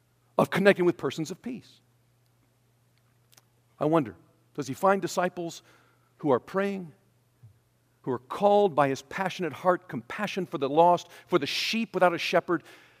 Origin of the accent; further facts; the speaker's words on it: Taiwan; We grew up in Taiwan, and he would often go to the mountains where the Aborigines, the Taiwanese, lived.